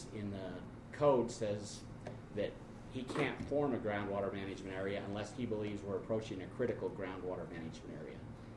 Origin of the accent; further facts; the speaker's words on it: Blackfoot, Idaho, United States; I'm from Blackfoot, Idaho. I am a farmer, a groundwater pumper in the Blackfoot area.